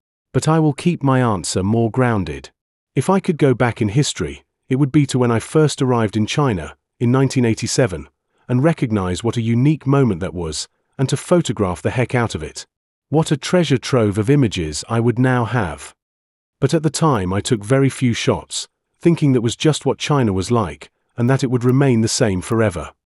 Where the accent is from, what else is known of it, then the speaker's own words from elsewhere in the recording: England, United Kingdom; a fact I'd never considered or fully appreciated when growing up in England